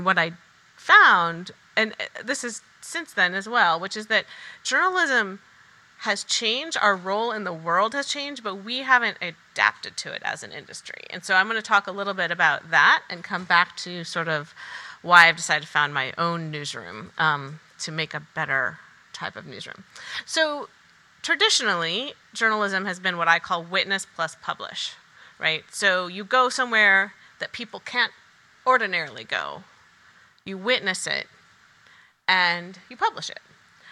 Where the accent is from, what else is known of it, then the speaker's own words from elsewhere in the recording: Palo Alto, California, United States; I'm not a lawyer. I grew up in Palo Alto, and my parents were really like they had moved there to be part of the personal computer revolution.